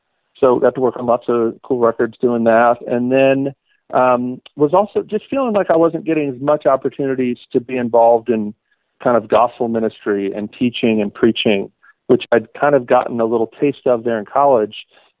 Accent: Baltimore, Maryland, United States; also born or lived in Boston; So I grew up in the Baltimore area, got converted in high school, went to Berklee College of Music up in Boston.

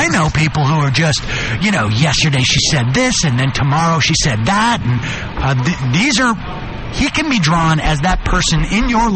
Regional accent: Worcester, Massachusetts, United States; Dude, I'm from Worcester.

